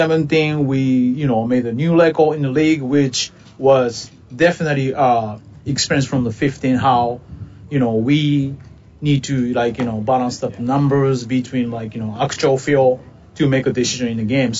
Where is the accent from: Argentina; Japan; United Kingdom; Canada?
Japan; English is a second language; now in United States; my hometown is pretty countryside.